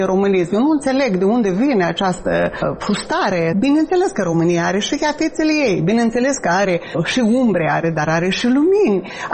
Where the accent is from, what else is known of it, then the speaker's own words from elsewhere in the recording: Bessarabia, Moldova; Dacă cineva mă întreabă, spun că sunt româncă din Basarabia, din Moldova